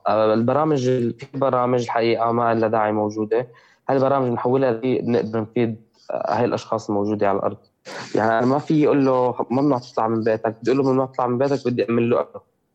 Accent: Syria; now in Lebanon; نحن كسوريين بلبنان نحن ما عندنا حقوق اللاجئين بأي بلد ثاني.

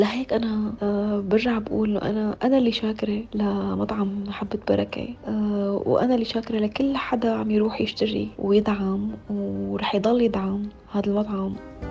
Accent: Syria; نحن معروفين نحن سوريين

